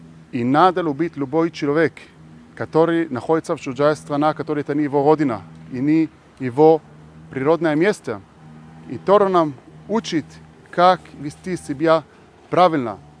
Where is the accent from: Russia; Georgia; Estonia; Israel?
Israel; я родился и вырос в Израиле.